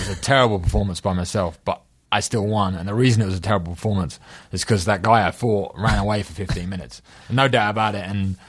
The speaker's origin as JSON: {"language": "English", "region": "London", "country": "United Kingdom", "said": "I'm from England, London."}